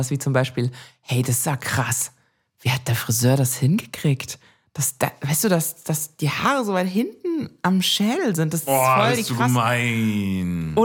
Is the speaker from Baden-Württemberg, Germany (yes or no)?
no; Rhineland-Palatinate, Germany; Ich bin aus der Pfalz